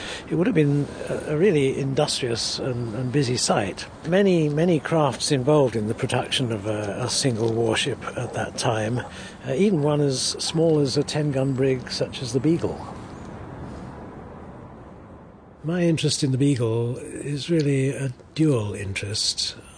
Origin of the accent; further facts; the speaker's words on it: Medway, South East England, United Kingdom; I was born in the Medway towns, and the sea was always there